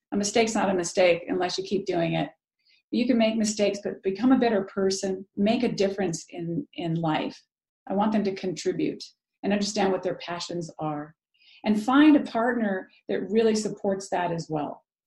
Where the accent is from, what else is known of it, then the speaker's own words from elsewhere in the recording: San Diego, California, United States; I grew up in San Diego, where you're at.